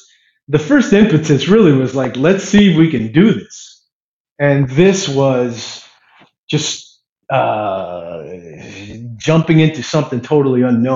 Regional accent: Hayward, California, United States; now in Chicago, United States; I'm originally from Hayward, California, as I like to tell people. I've been in Chicago now since 2002.

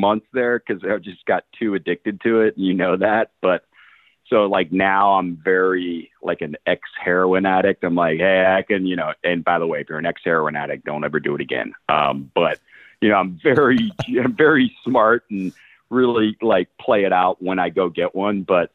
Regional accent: Austin, Texas, United States

